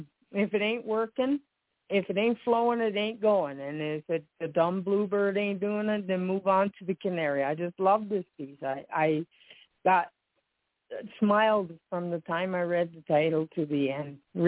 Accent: Canada; I mean, I'm Canadian.

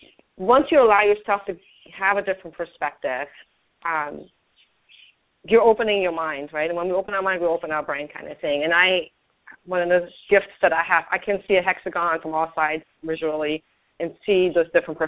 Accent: Germany; And I grew up in Germany, which is a very different culture.

